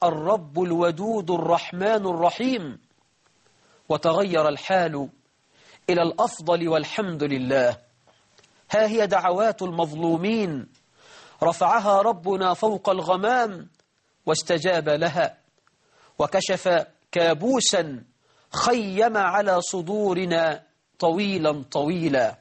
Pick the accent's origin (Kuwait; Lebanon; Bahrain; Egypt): Egypt; اللهم اجعل بلدنا مصر آمنة مطمئنة